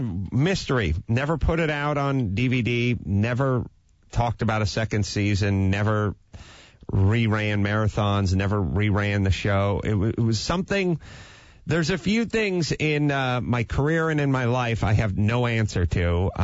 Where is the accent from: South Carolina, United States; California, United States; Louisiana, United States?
California, United States; North Hollywood; growing up in North Hollywood, in between digging ditches and cleaning carpets, I did some modern and some tap.